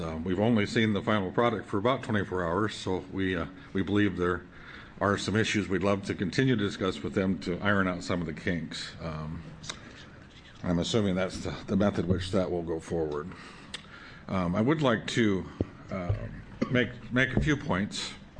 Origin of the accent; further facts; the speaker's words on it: Lyons, Oregon, United States; I'm from Lyons, Oregon.